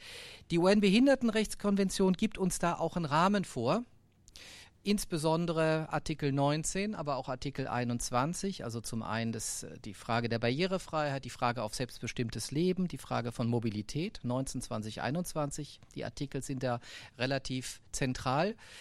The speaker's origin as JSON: {"language": "German", "country": "Germany", "said": "Und wir berufen uns ja als Deutsche immer ganz gern auf unsere klugen Ingenieurinnen und Ingenieure."}